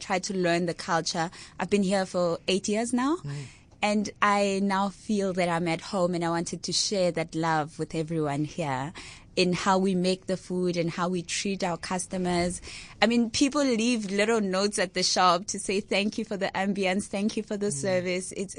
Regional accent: Kagiso, Gauteng, South Africa; now in Cape Town, South Africa; Okay, so originally I'm from Johannesburg in Kagiso, the West Rand.

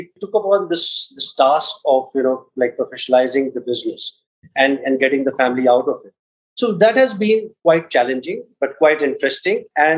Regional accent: India; So being an Indian, very typically, cricket obviously is always on the top because it's all around you.

